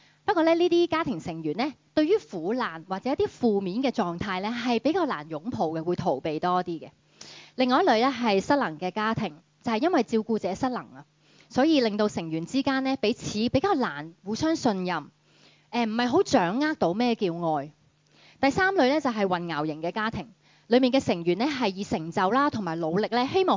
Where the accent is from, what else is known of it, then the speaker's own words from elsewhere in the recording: Hong Kong; 我哋香港人話重要嘅講三次嘛